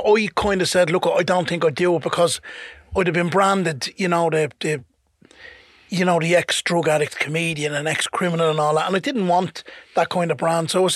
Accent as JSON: {"language": "English", "town": "Dublin", "region": "Leinster", "country": "Ireland", "said": "I'm the north side of Dublin, like yourself. I'm Ballymun."}